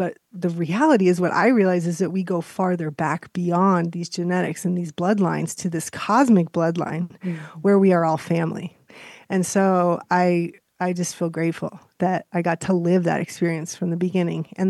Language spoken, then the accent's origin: English; Pueblo, Colorado, United States; I grew up in Pueblo, and at the time it was a very different place than it is now, but it was pretty safe.